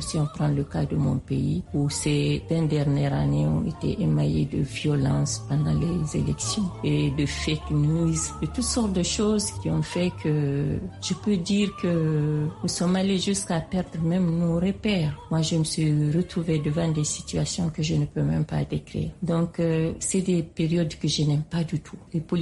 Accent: Guinea; je suis de la République de Guinée.

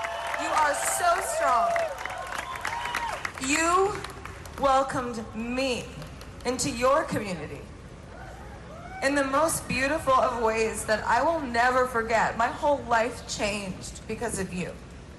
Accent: New York, United States; My mom's here today. My dad. I'm a New Yorker.

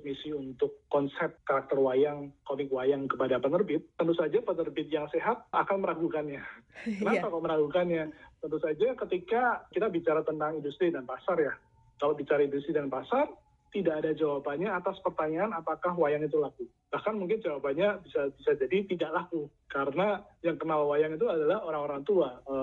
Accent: Java, Indonesia; saya tinggal sejak kecil di Jawa

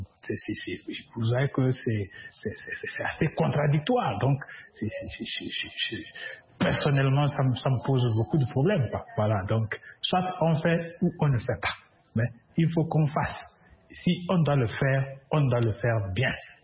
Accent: Togo; chez nous au Togo

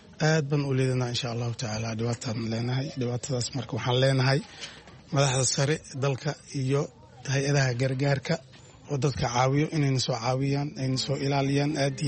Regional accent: Lower Shabelle, Somalia; born there; meeshii hadda gobolka Shabeellaha Hoose aan ku dhalanay

